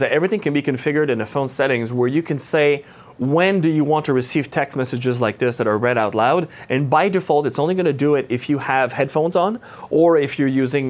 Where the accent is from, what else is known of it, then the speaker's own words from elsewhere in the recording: Canada; I'm Canadian, so this is actually mild weather.